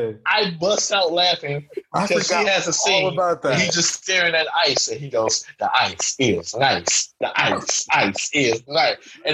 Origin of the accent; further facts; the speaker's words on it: Detroit, Michigan, United States; Simply because I am from Detroit.